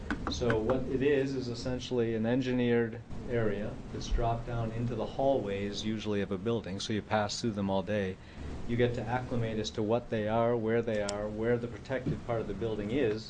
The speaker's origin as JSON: {"language": "English", "region": "Midwest", "country": "United States", "tie": "born or raised there", "said": "so I grew up in the Midwest, no one would suggest to make the Midwest tornado-proof"}